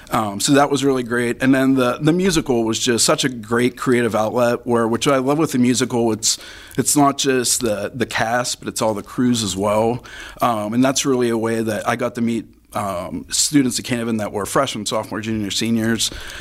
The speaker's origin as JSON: {"language": "English", "town": "Crafton", "region": "Pennsylvania", "country": "United States", "tie": "born or raised there", "said": "I grew up in Crafton. Now I live in Greentree."}